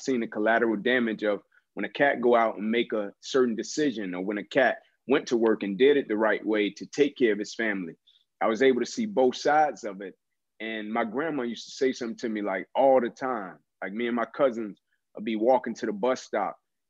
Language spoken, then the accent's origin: English; Atlanta, Georgia, United States; You know, it's southeast corner of Atlanta, neighborhood by the name of Kirkwood. You know, in Kirkwood today, with gentrification and things of that nature, is a lot different than it was back when I was coming up.